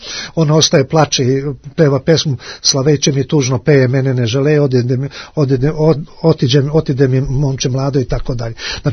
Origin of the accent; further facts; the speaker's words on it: Obrenovac, Belgrade, Serbia; ja sam iz Obrenovca rodom, a moj otac je iz sela Zvečke pokraj Obrenovca 4 km.